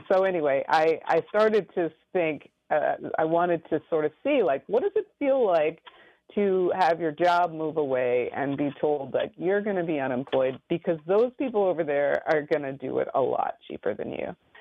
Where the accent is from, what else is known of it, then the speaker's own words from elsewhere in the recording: Michigan, United States; I'm from the Rust Belt. I grew up in Michigan, and I started asking people, why Donald Trump?